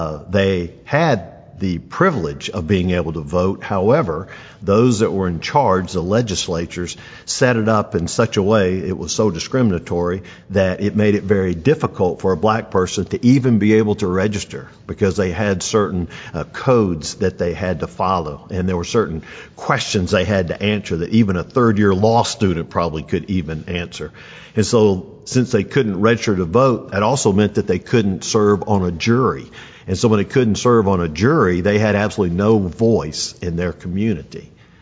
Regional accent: Atlanta, Georgia, United States; I grew up in the 1960s, and I grew up in Atlanta, Georgia, right in the middle of segregation.

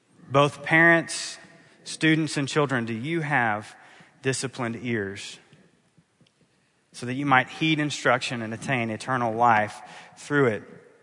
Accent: Houston, Texas, United States; I am from Houston, Texas, and let me just say this is not to be taken as health and wealth.

